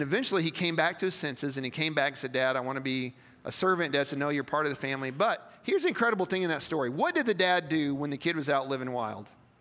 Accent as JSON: {"language": "English", "town": "Poplar Bluff", "region": "Missouri", "country": "United States", "said": "I'm from Missouri. It's a trait, right? Right? That's what they always told us. Southern Missouri. I kid you not. My school mascot was a mule. I kid you not. In Poplar Bluff, Missouri, because they said we're stubborn people."}